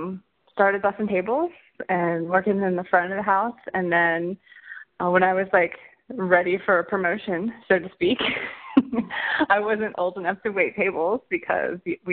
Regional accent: Magnolia, Ohio, United States; So I grew up in rural Ohio, Northeast Ohio, a little town called Magnolia, Ohio.

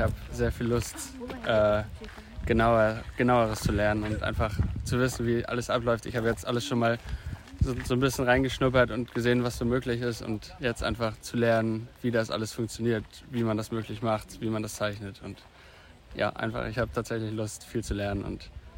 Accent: Rostock, Mecklenburg-Vorpommern, Germany; moved away as an adult; now in Mainz, Germany; Ich komme aus Rostock, also genau von der Ostsee und ja, ich wollte einfach mal weg und vielleicht mal was anderes erleben.

